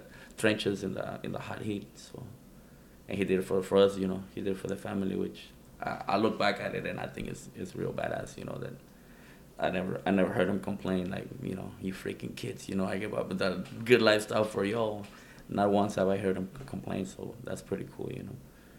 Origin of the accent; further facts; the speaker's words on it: Reynosa, Tamaulipas, Mexico; also born or lived in Pharr, United States; Well, we used to live in Reynosa. I was born in Far Texas. It's a border town from Reynosa. So we used to live in Reynosa, and I guess my mom just came over here and gave birth to me.